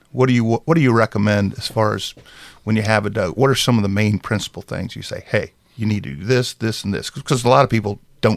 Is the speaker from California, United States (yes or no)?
no; Hardin, Illinois, United States; where I grew up in Hardin, Calhoun, you know, everybody was into hunting.